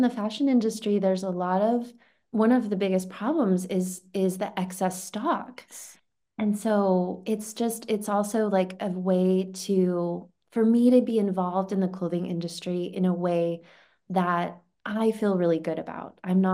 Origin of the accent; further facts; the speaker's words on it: United States; I feel like I think Americans, well, because also I'm an American, I think that I just understand the sensibility.